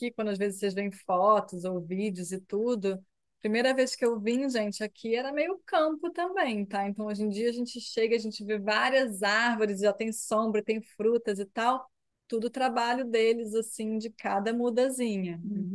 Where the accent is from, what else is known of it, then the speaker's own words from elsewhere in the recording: Brazil; é a gente, sendo brasileiro, né, assim, se interessar também pela Amazônia